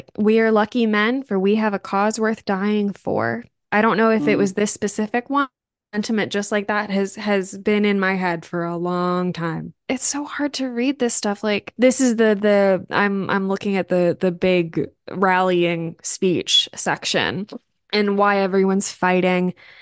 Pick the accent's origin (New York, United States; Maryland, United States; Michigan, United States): Maryland, United States; I grew up in Maryland, which is the East Coast is obsessed with talking about being the birthplace of the revolution